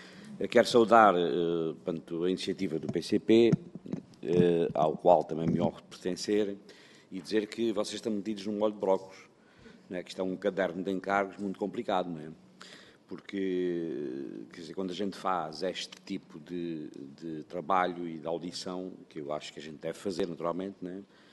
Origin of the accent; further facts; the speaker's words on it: Alentejo, Portugal; eu sou do Sendreve, já se percebeu, né? Pronto, ali do Alentejo, né?